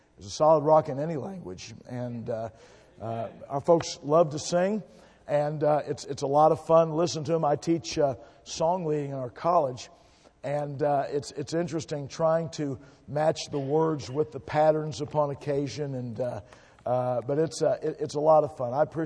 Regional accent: Ohio, United States; now in Ganado, United States; I am originally from Ohio. I now live in Ganado, Arizona.

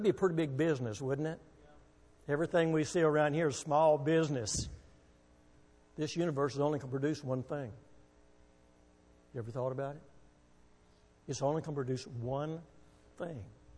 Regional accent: Waco, Texas, United States; born there; I was born in Waco

